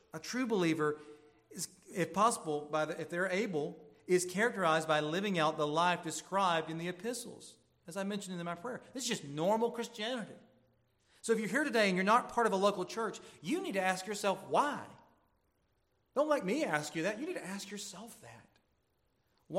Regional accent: Deep South, United States; now in Southern Maryland, United States; They do it right here in Southern Maryland. I'm from the Deep South.

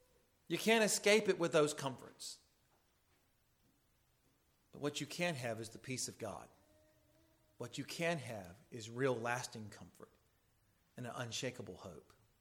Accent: the South, United States; I say Isaiah. I'm from the South. That's the way I know how to say his name, Isaiah.

